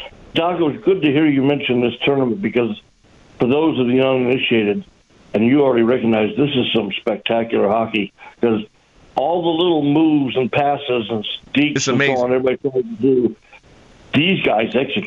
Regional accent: Detroit, Michigan, United States; But I grew up in Detroit, and in my neighborhood, there were just as many rinks in backyards as there were basketball hoops.

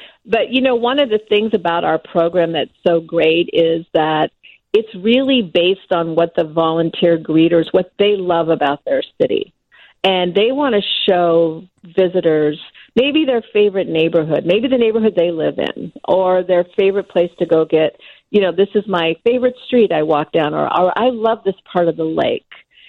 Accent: West Coast, United States; now in Chicago, United States; I'm from the West Coast, and when I moved to Chicago, all I wanted to do was walk up and down the neighborhood streets

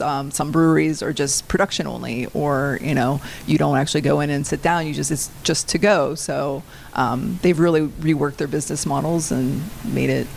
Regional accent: Cranberry, Pennsylvania, United States; I was born at Allegheny General Hospital on the north side.

